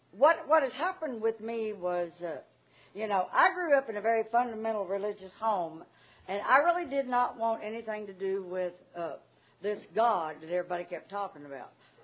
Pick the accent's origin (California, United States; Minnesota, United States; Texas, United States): Texas, United States; I grew up in West Texas, and there's nothing to do out there anyway but drink.